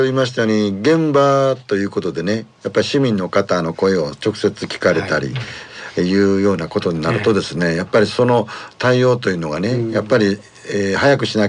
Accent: Osaka, Japan; born there; now in Sanda, Japan; それと私はもともと三田の生まれじゃなくて大阪の生まれで移ってきたんですけどね、27年間住んでですね

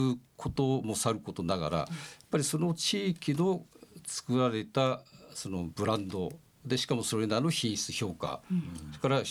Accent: Nozawa, Nagano, Japan; これ相当やっぱり私の田舎は野沢なんですよね。

